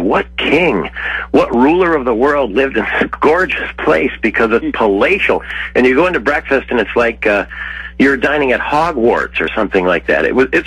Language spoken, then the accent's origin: English; Michigan, United States; When I was growing up in Michigan, and maybe it was this way for you too